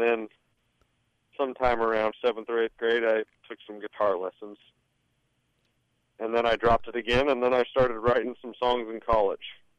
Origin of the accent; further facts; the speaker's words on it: Cody, Wyoming, United States; also born or lived in Shell; I grew up in Cody, Wyoming, and Shell, Wyoming, which is just outside of Grable.